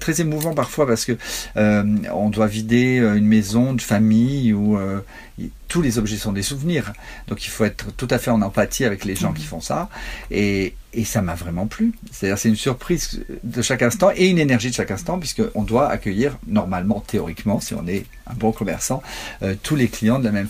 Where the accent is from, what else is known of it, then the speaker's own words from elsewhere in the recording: Carqueiranne, Provence-Alpes-Côte d'Azur, France; C'est que je m'installe dans mon village natal, et là, dans la même année, une librairie ouvre.